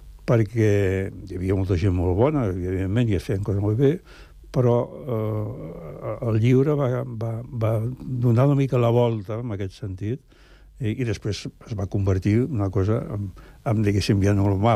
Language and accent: Catalan; Barcelona, Catalonia, Spain; Jo soc de Gràcia.